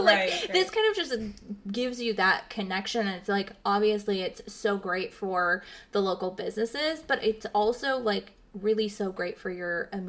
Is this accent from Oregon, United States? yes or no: yes; La Pine, Oregon, United States; I'm from Lapine. Yeah, I grew up in Lapine until I was 12. And then when my mom was like, oh, we're going to move to, like, Springfield